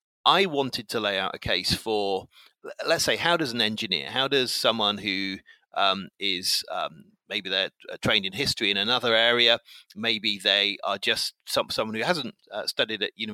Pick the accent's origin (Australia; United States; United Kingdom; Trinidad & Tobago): United Kingdom; England; I'm 48 and I'm English